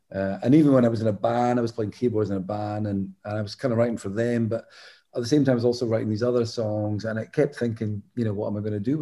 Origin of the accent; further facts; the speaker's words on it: Dundee, Scotland, United Kingdom; also born or lived in Glasgow; I was from Dundee, just 80 miles up the road.